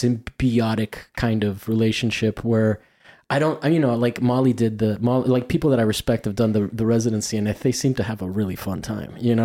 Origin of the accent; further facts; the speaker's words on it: Miami, Florida, United States; No, but I'm from Miami, and we have a lot of collections that are open to the public like that.